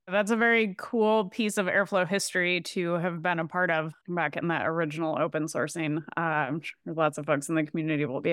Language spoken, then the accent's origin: English; Seattle, Washington, United States; also born or lived in Portland; I'm up in Seattle and I'm from Seattle originally, but I did live in Portland for about 1.5 years relatively recently. So I'm a PNW local